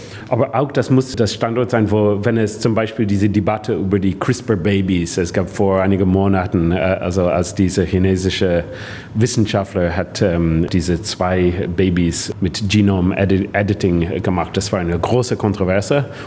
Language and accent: German; Ireland; German is a second language; now in Germany; Ich komme aus Irland. Ich bin nicht so ganz jung, aber das ist nett von Ihnen. Also als ich 17 Jahre alt war, bin ich einige Monate in Deutschland gewesen